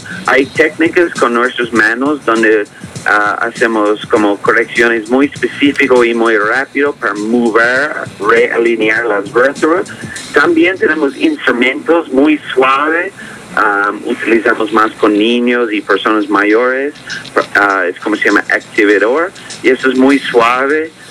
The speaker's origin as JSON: {"language": "Spanish", "country": "Canada", "said": "Nuestros estudios, por ejemplo, yo soy de Canadá, estudié en Canadá y Estados Unidos."}